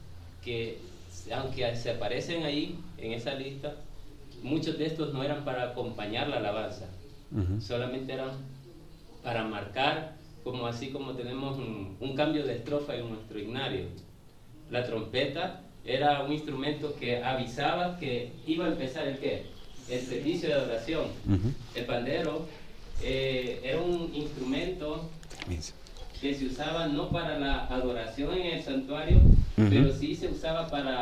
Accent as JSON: {"language": "Spanish", "country": "El Salvador", "said": "De El Salvador."}